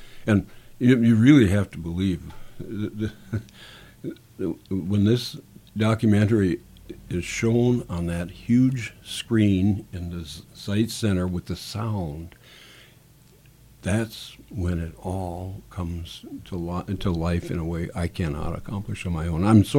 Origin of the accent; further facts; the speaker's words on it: Minot, North Dakota, United States; And I grew up in Minot, North Dakota, and to this day, I have delusions of adequacy that follow me wherever I go.